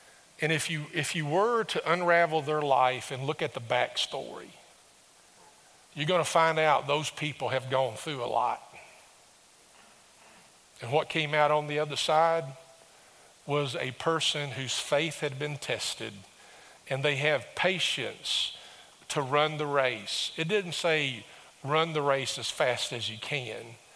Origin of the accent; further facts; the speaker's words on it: Summersville, United States; When I was growing up in Summersville